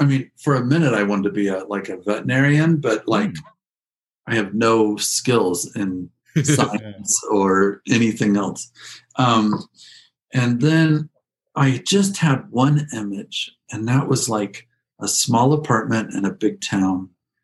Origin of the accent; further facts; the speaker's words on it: Galesburg, Illinois, United States; So I grew up in Galesburg, Illinois, which is, I think from the very beginning of its life was like 30,000 people and continues to be 30,000 people. it was manufacturing.